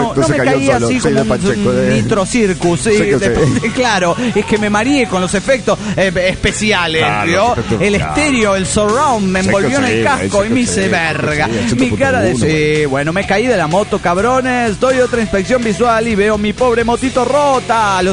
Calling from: Cancún, Quintana Roo, Mexico; Hola, amigos. … de Cancún.

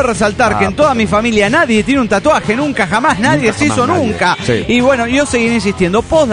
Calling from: Santa Rosa, La Pampa, Argentina; soy el 22 de Santa Rosa, La Pampa, Argentina.

